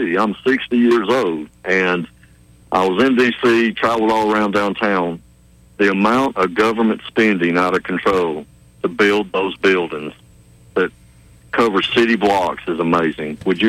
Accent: Birmingham, Alabama, United States; now in Prattville, United States; from Prattville, Alabama, and I just had a little something to add that I thought was interesting. I'm a retired plumber. I've lived here about 8 years in Montgomery, from Birmingham originally

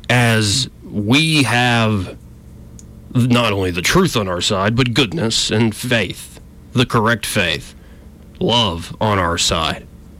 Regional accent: Alabama, United States; this is the church I was raised in, I was raised in Alabama, not the Pennsylvania church. I was raised a Roman Catholic.

